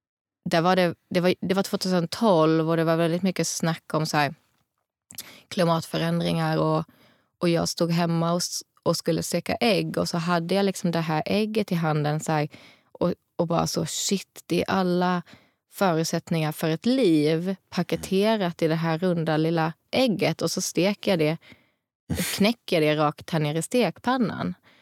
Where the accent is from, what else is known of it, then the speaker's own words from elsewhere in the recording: Lund, Skåne, Sweden; jag är från Lund, jag har ju växt upp med Malmö konsthall